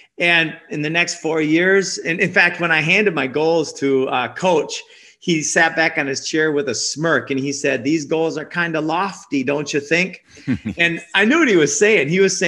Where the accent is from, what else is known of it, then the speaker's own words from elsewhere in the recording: Minnesota, United States; So I grew up in Minnesota on a lake.